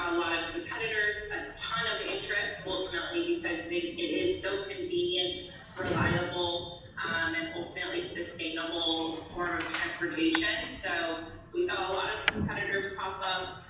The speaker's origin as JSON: {"language": "English", "region": "Hawaii", "country": "United States", "said": "I'm originally from Hawaii, so I feel a deep connection with just making sure that our communities look nice."}